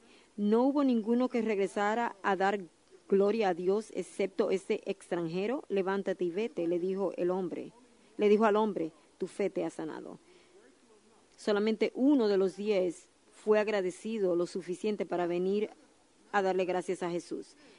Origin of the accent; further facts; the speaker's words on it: New York, United States; born there; now in Georgia, United States; Yo nací en Nueva York y ahora estoy en Georgia, en Gwinnett